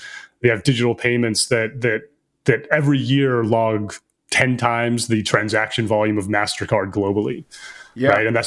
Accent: United States; And you know, what is fascinating as an American looking at this and what's happening in China

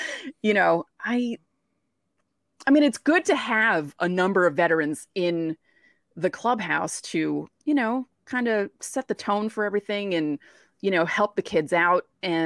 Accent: United States; you know, as an American, we're so boring compared

